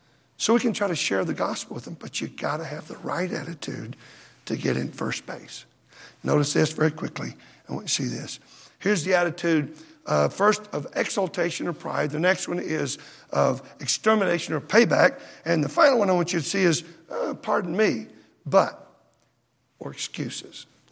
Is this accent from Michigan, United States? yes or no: no; Texas, United States; also born or lived in Oklahoma; than a year old, we moved to Texas. So I'm a Texan.